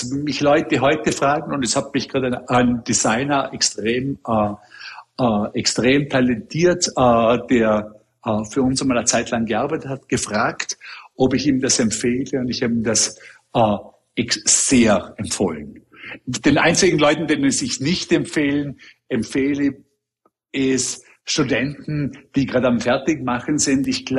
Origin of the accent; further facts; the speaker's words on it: Austria; now in New York, United States; als Österreicher selber ist es immer schwer zu sagen